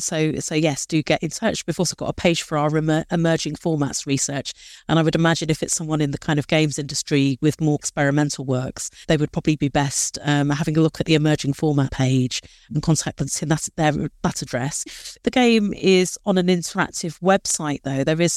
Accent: Bedworth, West Midlands, United Kingdom; I grew up in a small town in Warwickshire, called Bedworth. Probably not many people have heard of it. I suppose it's near Coventry. That's probably the biggest place that Bedworth is near.

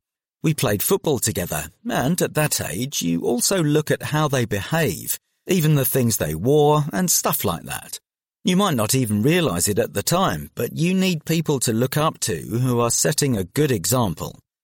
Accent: London, United Kingdom; Well, I grew up in South London, and it was a bit different for me because I didn't go out that much.

